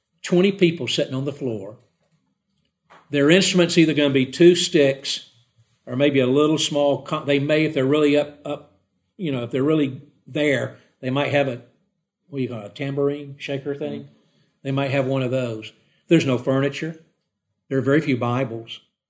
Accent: Georgia, United States; See, I grew up down in Georgia.

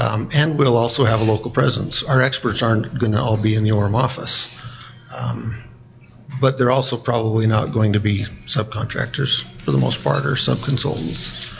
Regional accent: Richfield, Utah, United States; I'm from Richfield, Utah. Came to BYU and got a degree and liked Utah Valley, and I've been here since.

